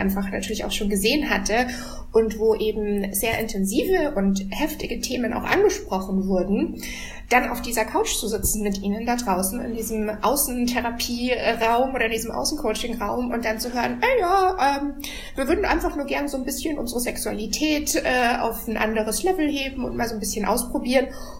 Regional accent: Regensburg, Bavaria, Germany; ich komme aus Regensburg, also einer relativ kleinen Stadt.

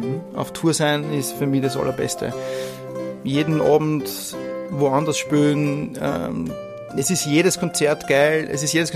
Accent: Tulln, Lower Austria, Austria; Ja, also ich bin aus Tulln, aus Niederösterreich ursprünglich

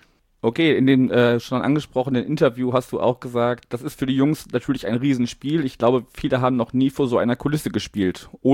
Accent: Wuppertal, North Rhine-Westphalia, Germany; Ja, also ich komme ursprünglich auch aus Wuppertal, also gar nicht so weit weg von Duisburg

